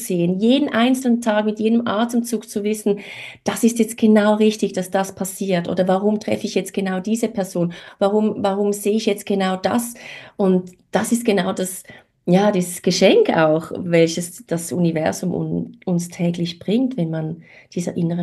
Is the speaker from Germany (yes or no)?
no; Graubünden, Switzerland; Und am Wochenende bin ich viel im Bündnerland. Das ist so meine alte Heimat.